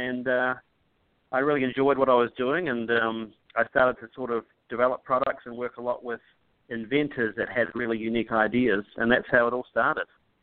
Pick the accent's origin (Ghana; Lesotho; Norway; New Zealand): New Zealand; now in Kansas City, United States; I grew up in New Zealand on a sheep farm of about 350 acres. And now I'm positioned and live here in Kansas City, Missouri, with my beautiful wife and kids